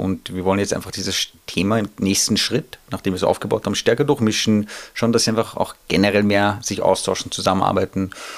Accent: Vienna, Austria; born there; aber ich bin hier geboren, in Wien, also Wien, Österreich, aber meine beiden Eltern kommen aus dem Iran, also iranischen Ursprungs beziehungsweise persischen, wenn man die Ethnie sich anschaut.

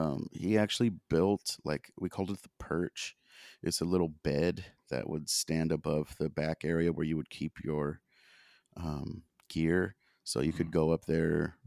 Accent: California, United States; I grew up in the Bay Area with you, duh.

